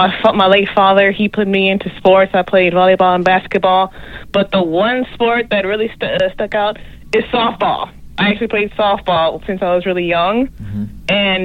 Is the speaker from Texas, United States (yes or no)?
yes; Texas, United States; So I'm from Texas, by the way.